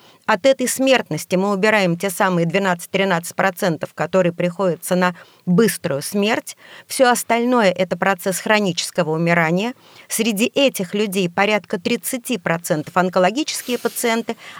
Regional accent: Moscow, Russia; Ну, если спросите и про Москву, расскажу, конечно, это мой родной город.

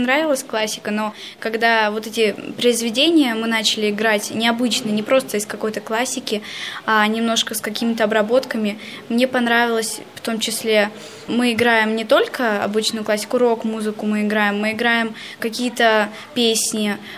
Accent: Moscow, Russia; Мы из Строгино, мы учимся в Доме творчества.

